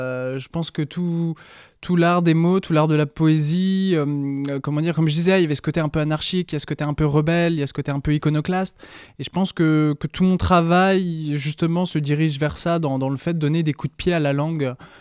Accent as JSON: {"language": "French", "region": "Pays de la Loire", "country": "France", "tie": "born there", "said": "j'ai 25 ans, je réside à Laval et je suis né en Mayenne."}